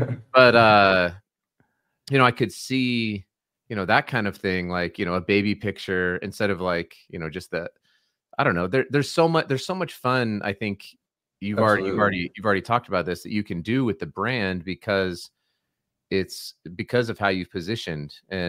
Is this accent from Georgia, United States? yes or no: no; Colorado, United States; Well, growing up in Colorado, I had, like, there was a thing to, like, take a picture. This was the 80s